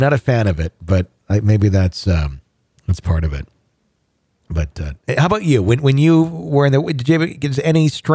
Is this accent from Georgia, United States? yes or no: no; Wisconsin, United States; this is something I remember seeing quite a bit as a kid growing up in Wisconsin, the land of cheese and meat.